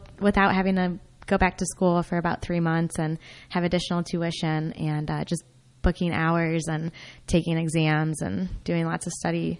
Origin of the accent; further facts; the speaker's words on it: Ohio, United States; now in Florida, United States; I grew up in Ohio on Lake Erie because everybody asks what a girl from the Midwest is doing on a boat.